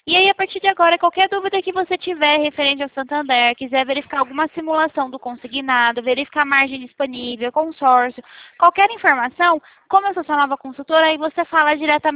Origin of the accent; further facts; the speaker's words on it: Araras, São Paulo, Brazil; Eu sou de Araras, interior de São Paulo.